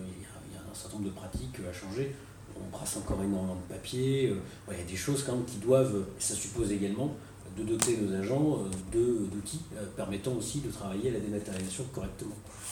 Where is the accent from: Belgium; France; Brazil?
France; Hauts-de-France; Personnellement, je suis nordiste d'origine.